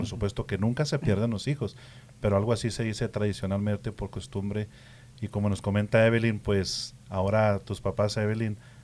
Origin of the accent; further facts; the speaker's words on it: Delicias, Chihuahua, Mexico; Sí, soy de Delicia, Chihuahua.